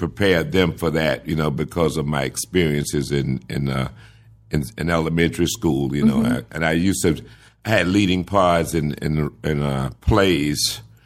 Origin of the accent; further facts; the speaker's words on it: Boynton Beach, Florida, United States; I am a native Floridian. Yeah. I was born in Boynton Beach.